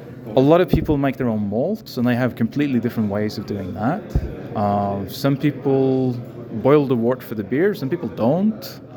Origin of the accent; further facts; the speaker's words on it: Norway; I am from Norway.